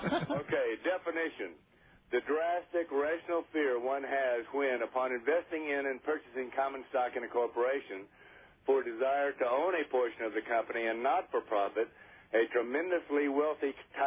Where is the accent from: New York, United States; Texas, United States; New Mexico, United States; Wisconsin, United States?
New Mexico, United States; Clovis; Now, I come from Clovis, New Mexico, and Santa Fe pretty much put Clovis on the map.